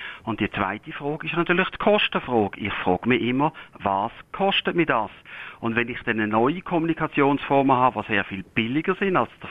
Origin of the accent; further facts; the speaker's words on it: Switzerland; Für uns als Schweizer ist wichtig, dass wir als Quell- und Zielland gut erschlossen sind.